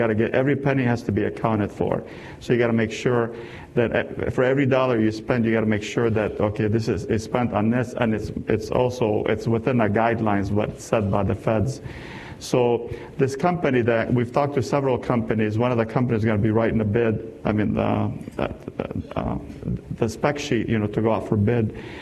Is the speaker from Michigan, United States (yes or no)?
yes; Dearborn, Michigan, United States; I grew up in Dearborn, by the way, so I went to Fordson. I wisened up, went to Dearborn Heights.